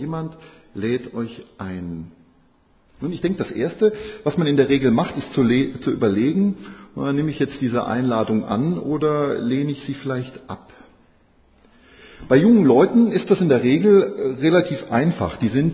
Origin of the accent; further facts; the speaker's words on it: Croatia; Dobrojutro, sagt man da, wo ich herkomme. Das ist kroatisch und heißt guten Morgen.